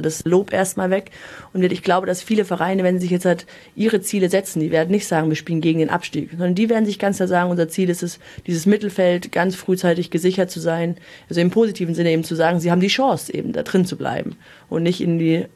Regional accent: Bavaria, Germany; Ich komme ja aus Münchner Raum

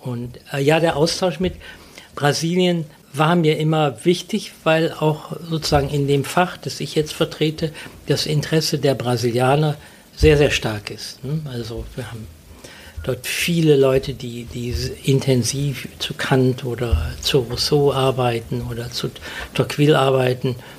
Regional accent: North Rhine-Westphalia, Germany; Und ich komme ja so aus der Nähe von Köln

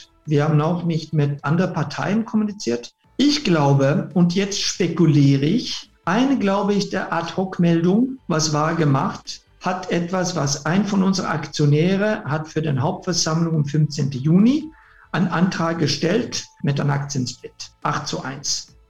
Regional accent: Sweden; German is a second language; bin Schwede ursprünglich

